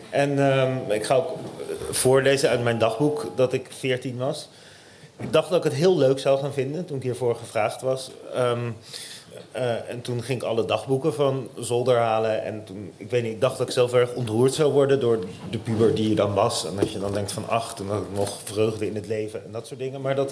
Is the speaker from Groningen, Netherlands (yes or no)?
no; Utrecht, Netherlands; now in Amsterdam, Netherlands; Ik was net naar Amsterdam verhuisd. Ik kom eigenlijk uit Utrecht. En ik wou weg uit Utrecht omdat ik het gevoel had dat Utrecht te klein voor mij was.